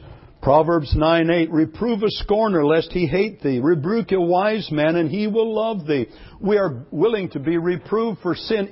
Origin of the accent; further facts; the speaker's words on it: California, United States; Well, I'm from California, and they just absolutely made my life miserable. "You're one of those carnal Californians," they told me.